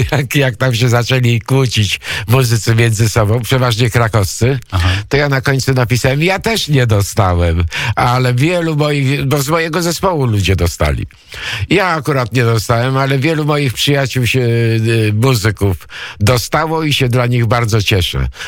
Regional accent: Greece; Ja używam greckich, bo jestem Grekiem

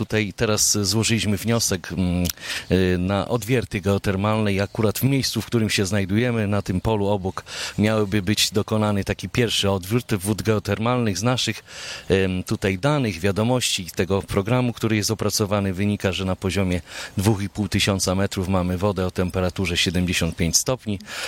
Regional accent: Solina, Subcarpathian Voivodeship, Poland; tak, tutaj się urodziłem, tu mieszkam już ponad 50 lat.

